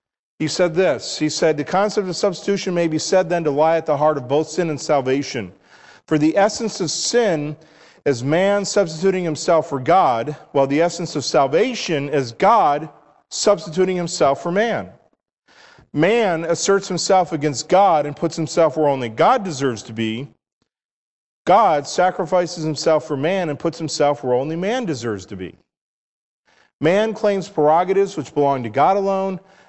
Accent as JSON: {"language": "English", "region": "New York", "country": "United States", "tie": "born or raised there", "said": "I grew up in New York, and we have four seasons, you know, summer, fall, winter, and spring."}